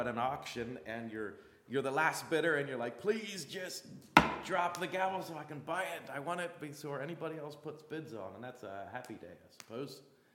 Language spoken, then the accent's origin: English; United States; I'm American. Not Canadian